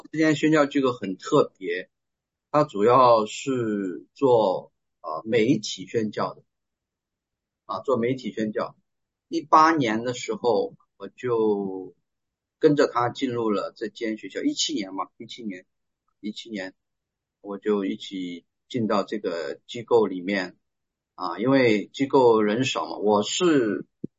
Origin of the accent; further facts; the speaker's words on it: China; 就是因为我是中国人我有微信我了解